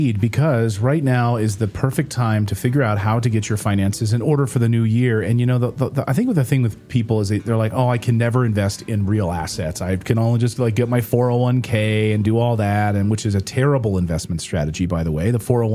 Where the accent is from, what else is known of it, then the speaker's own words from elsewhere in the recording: Philadelphia, Pennsylvania, United States; I'm from Philadelphia.